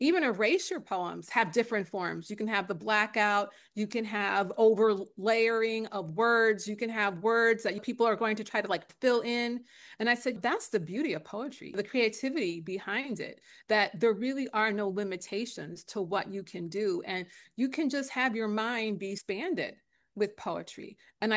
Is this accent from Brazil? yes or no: no; Philadelphia, Pennsylvania, United States; You know, I grew up in Philly, so went to the Wordsworth Library, world full of books.